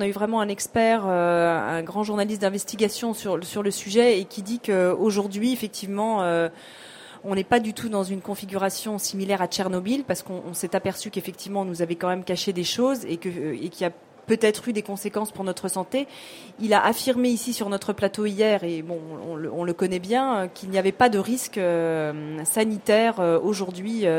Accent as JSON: {"language": "French", "region": "Brittany", "country": "France", "said": "je suis bretonne."}